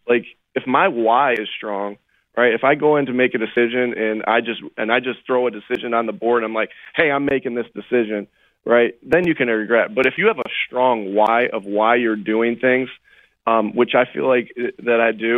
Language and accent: English; Jamestown, New York, United States; And shoot, I grew up in the Jamestown, New York area, Buffalo area